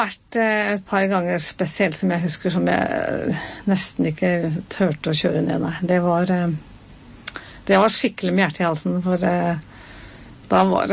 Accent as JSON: {"language": "Norwegian", "town": "Mjøndalen", "region": "Buskerud", "country": "Norway", "said": "Jeg kommer fra Mjøndalen."}